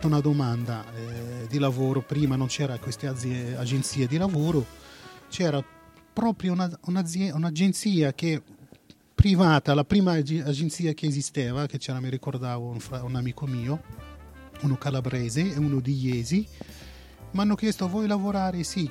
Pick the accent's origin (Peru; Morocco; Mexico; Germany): Morocco; Casablanca, Casablanca-Settat; Italian is a second language; moved away as an adult; now in Italy; sono nato in Marocco 8 febbraio del 70. Proprio origine Casablanca. In Italia sono venuto nel 94, ma direttamente Casablanca, Sardegna